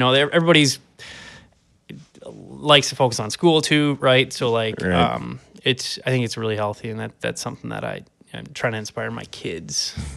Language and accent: English; Richfield, Minnesota, United States; I grew up in the cities. So I grew up at Richfield, but essentially just a block from Minneapolis.